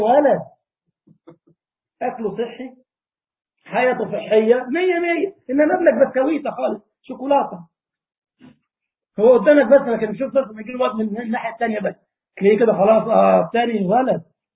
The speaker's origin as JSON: {"language": "Arabic", "country": "Egypt", "said": "ففعلا كنا نلاحظ عندنا في مصر مثلا معظم الكوادر العلمية من معيدين الجامعات من الريف"}